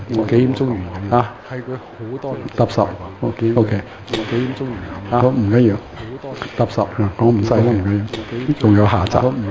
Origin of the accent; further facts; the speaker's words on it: China; 我哋中国人好嘅，无声胜有声，眉目可以传情嘅，系嘛？